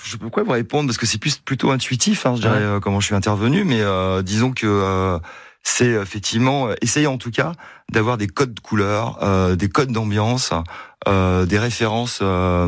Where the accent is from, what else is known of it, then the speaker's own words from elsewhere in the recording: Strasbourg, Grand Est, France; born there; je suis né à Strasbourg, ouais.